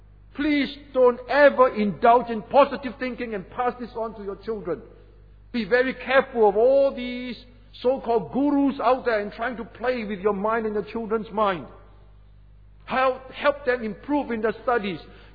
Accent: Singapore; As a Singaporean, we are well known, aren't we?

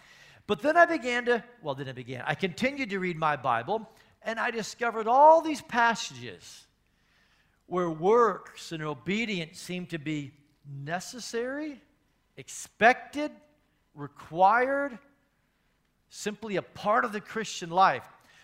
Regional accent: United States; If you're like me, I grew up in the States.

